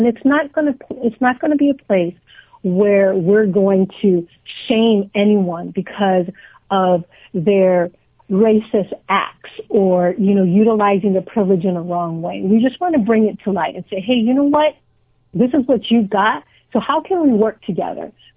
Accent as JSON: {"language": "English", "region": "Hawaii", "country": "United States", "tie": "born or raised there", "said": "I was born and raised in Hawaii. I lived here in Washington State since 1983."}